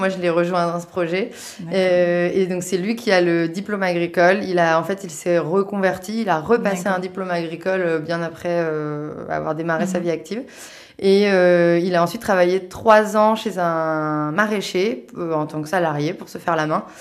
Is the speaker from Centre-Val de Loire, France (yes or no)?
yes; Centre-Val de Loire, France; Moi, je suis originaire d'Eure-et-Loire.